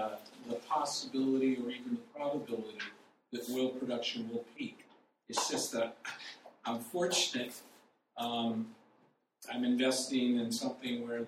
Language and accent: English; Virginia, United States; also born or lived in San Diego; I'm from Virginia and San Diego.